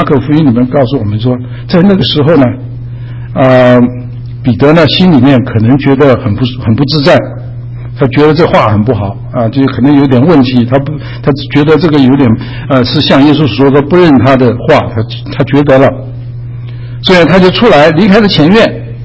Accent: China; 我们中国人呢抓到人之后啊

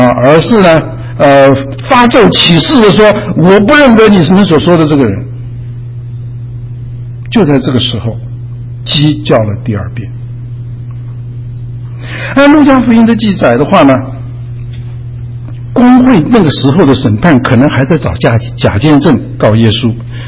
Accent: China; 我们中国人呢抓到人之后啊

